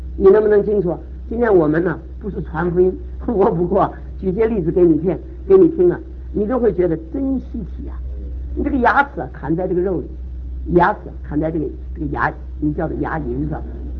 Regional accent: China; 身为中国人呢、啊，弯曲的特别厉害呀

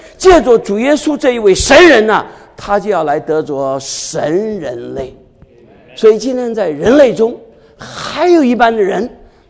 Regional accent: Shaoxing, Zhejiang, China; 好了，你是上海人，我是绍兴人

